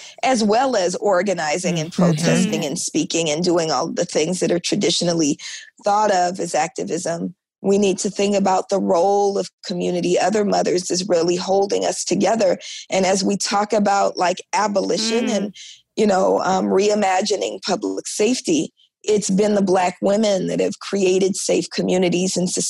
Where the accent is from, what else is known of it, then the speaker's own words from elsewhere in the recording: Oakland, California, United States; born there; So I was born in Oakland in the 1970s. And, you know, consciousness is in the air.